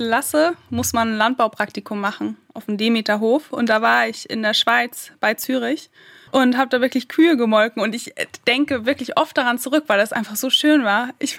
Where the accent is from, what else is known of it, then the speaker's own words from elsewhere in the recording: Germany; Ich bin auch aus Deutschland.